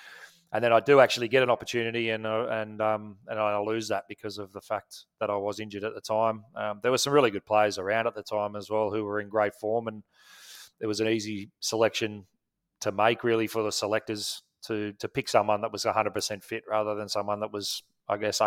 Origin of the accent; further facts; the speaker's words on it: Wollongong, New South Wales, Australia; I grew up in Wollongong down there. That was sort of where I had my childhood for, you know, the first 18, 19 years of my life. I got a British passport as a result of them obviously being English.